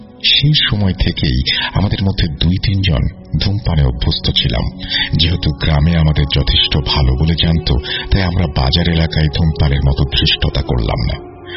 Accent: Salanga, Rajshahi Division, Bangladesh; ঘটনাটা আমার গ্রামে ঘটা, যেটা সিরাজগঞ্জ জেলার সলঙ্গা থানায় অবস্থিত।

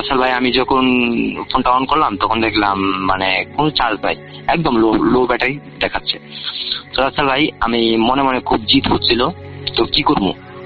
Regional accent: Kishoreganj, Dhaka Division, Bangladesh; আমার বাড়ি, আমার দেশের বাড়ি হলো কিশোরগঞ্জ মারিয়া বিন্নাটি।

